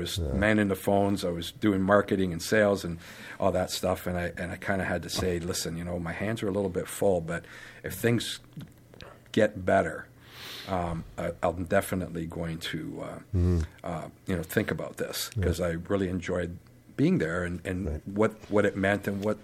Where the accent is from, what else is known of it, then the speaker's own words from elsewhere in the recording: Cambridge, Ontario, Canada; I grew up in Cambridge